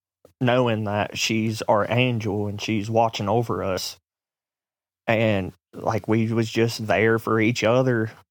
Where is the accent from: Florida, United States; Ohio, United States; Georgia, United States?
Ohio, United States; Well, actually I'm originally from Ohio, like 15 minutes from Columbus.